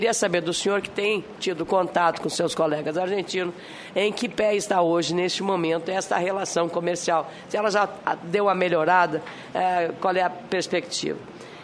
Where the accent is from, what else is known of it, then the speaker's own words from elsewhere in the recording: Rio Grande do Sul, Brazil; eu sou do Rio Grande do Sul